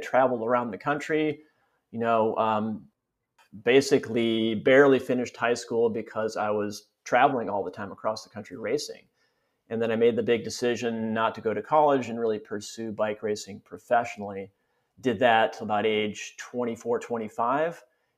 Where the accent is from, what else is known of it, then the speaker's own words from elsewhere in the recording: Barneveld, Wisconsin, United States; Yeah, well, I grew up in Wisconsin, near Madison, Wisconsin, a small farm town called Barneveld, Wisconsin, a little town.